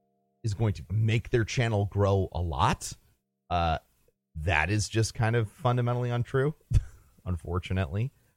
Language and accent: English; St. Louis, Missouri, United States; back in my hometown in St. Louis, there's a company called Blueprint Coffee